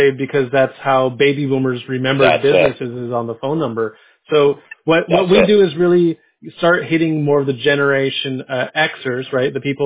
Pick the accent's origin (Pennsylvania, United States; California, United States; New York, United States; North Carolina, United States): California, United States; San Diego; When I grew up in San Diego and I drove up to Northern California to go to school